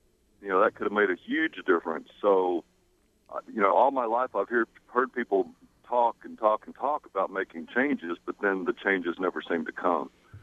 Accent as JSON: {"language": "English", "town": "Oak Cliff", "region": "Texas", "country": "United States", "tie": "born or raised there", "said": "I'm in my late 50s. I grew up in Oak Cliff"}